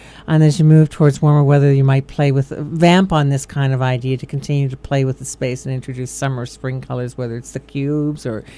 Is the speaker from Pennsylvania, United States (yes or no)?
yes; Homestead, Pennsylvania, United States; I'm from Homestead in Pittsburgh, and where my grandfather labored in the steel mills is now paved over for a parking lot for a mall.